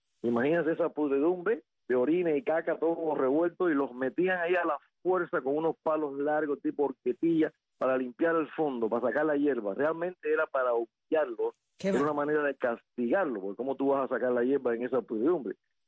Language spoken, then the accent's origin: Spanish; Cuba; moved away as an adult; hasta que yo salí de Cuba con mi padre, yo tenía 19 años, el año 1979.